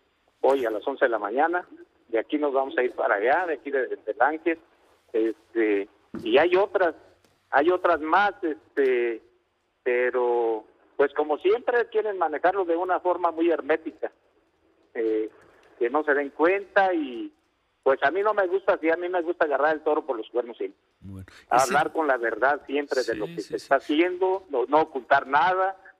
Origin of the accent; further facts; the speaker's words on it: La Ruana, Michoacán, Mexico; La Ruana, de donde yo soy. Ahí no entra un policía, no entra un soldado, nadie de la Guardia Nacional, no entra de la Marina.